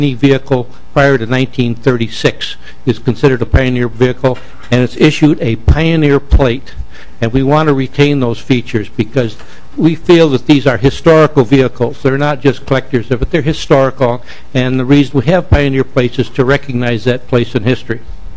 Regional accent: Crystal, Minnesota, United States; I'm from Crystal, Minnesota.

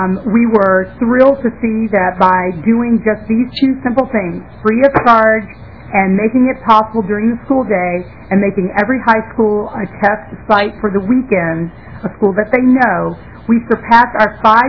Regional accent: Selma, Alabama, United States; I grew up in Selma, Alabama. It is tougher to have that conversation in Minnesota.

